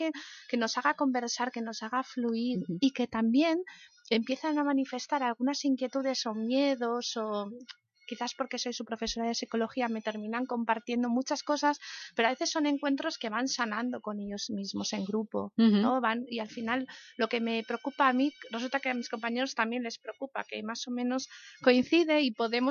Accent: Castile and León, Spain; Pues primero porque soy leonesa y nos gusta comer.

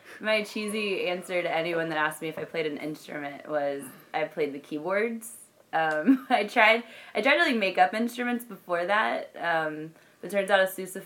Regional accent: Elizabeth City, North Carolina, United States; So I'm from a little swamp right off the Outer Banks of North Carolina. It's technically in Elizabeth City in Pasquotank County

